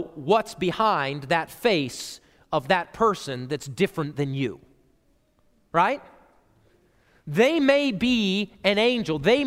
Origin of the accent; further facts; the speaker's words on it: South Dakota, United States; I was 16 years old. I was driving in my car. I grew up in South Dakota.